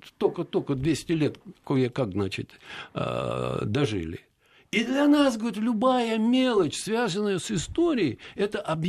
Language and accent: Russian; Russia; Я говорю, я из Советского Союза. Нет, говорит, это я, говорит, такое не знаю. Откуда? Я говорю, из России.